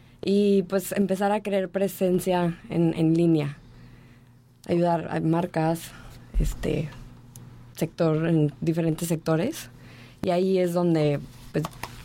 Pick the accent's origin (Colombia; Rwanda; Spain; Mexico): Mexico; Guadalajara, Jalisco; Nosotros no somos locales, venimos de Guadalajara.